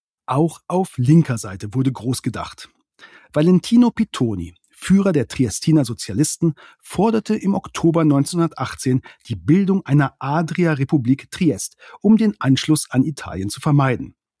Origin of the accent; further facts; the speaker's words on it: Northern Germany, Germany; das sage ich als Norddeutscher, ja als echter Preuße